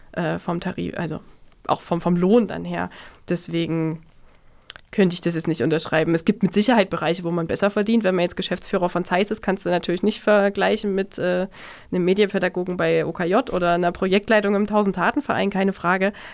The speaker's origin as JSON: {"language": "German", "town": "Gera", "region": "Thuringia", "country": "Germany", "said": "Also ich komme ja aus Gera ursprünglich, da laufen schon viele Sachen anders und nicht so intensiv."}